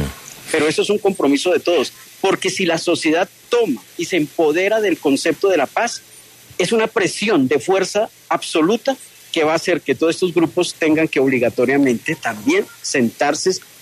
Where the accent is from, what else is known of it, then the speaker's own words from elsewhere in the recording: Colombia; mi temor ya como individuo, como colombiano